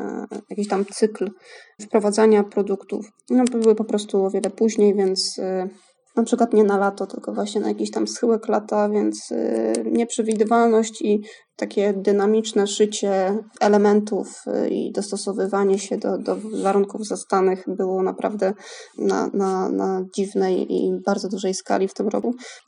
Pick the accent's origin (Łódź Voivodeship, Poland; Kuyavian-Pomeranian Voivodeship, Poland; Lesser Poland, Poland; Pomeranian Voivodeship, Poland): Łódź Voivodeship, Poland; Łódź; Wszyscy jesteśmy z Łodzi, więc to jest jakiś tam naturalny wybór, że tutaj działamy, pracujemy, wysyłamy też stąd.